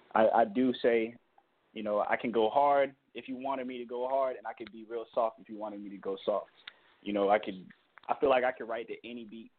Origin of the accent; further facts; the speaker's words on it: Jacksonville, Florida, United States; also born or lived in Lake City; I was born in Lake City, Florida. I was raised in Jacksonville.